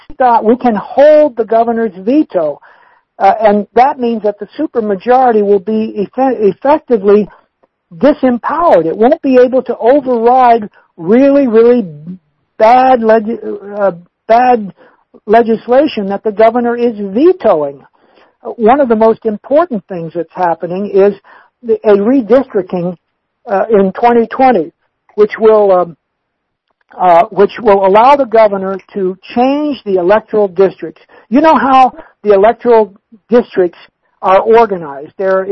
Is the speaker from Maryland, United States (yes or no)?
yes; College Park, Maryland, United States; I as a long term Prince George's resident, and I grew up here in College Park